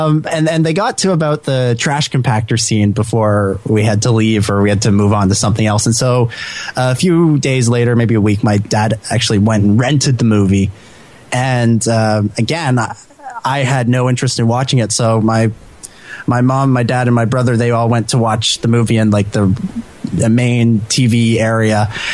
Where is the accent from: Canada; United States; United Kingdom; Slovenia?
Canada; because I am Canadian and I must play hockey.